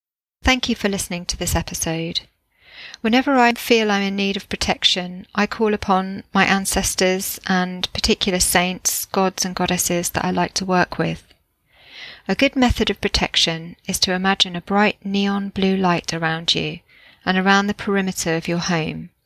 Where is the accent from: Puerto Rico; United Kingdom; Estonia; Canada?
Puerto Rico; I grew up in Puerto Rico, and he kept visiting me, just standing by my door, watching me.